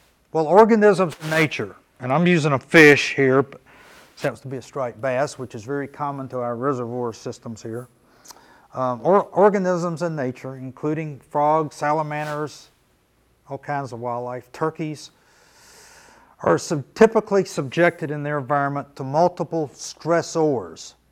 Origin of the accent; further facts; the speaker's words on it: the South, United States; Luckily, I'm from the South, so I tend to talk slower than this guy probably does, right?